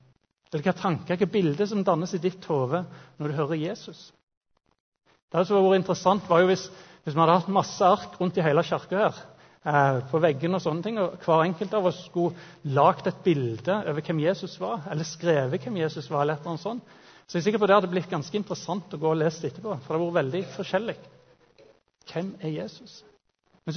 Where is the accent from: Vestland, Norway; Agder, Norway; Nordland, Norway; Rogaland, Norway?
Rogaland, Norway; Jørpeland; For å si sånn, en gang i forrige årtusen så vokste jeg opp på Jørpeland.